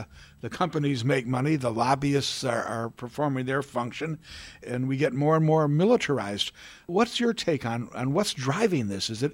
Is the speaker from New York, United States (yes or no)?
no; Illinois, United States; I'm from Illinois also